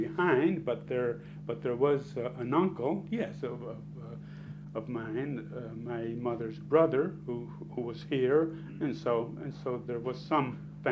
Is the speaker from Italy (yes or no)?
yes; Guardavalle, Calabria, Italy; born there; English is a second language; Well, I was born in Guardavalle, and it was a small town in southern Italy.